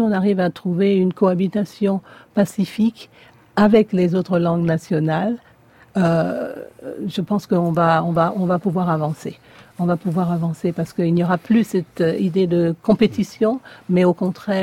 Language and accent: French; Côte d’Ivoire; moved away as an adult; now in Paris, France; Parce que, dans mon cas particulier, je suis née à Paris, mais à un an, je suis partie. Mon père a amené toute sa famille en Côte d'Ivoire, et ce n'est qu'au niveau de mes études supérieures que je suis venue à la Sorbonne à Paris. Donc, toute mon enfance, toutes mes années formatrices ont été en Côte d'Ivoire.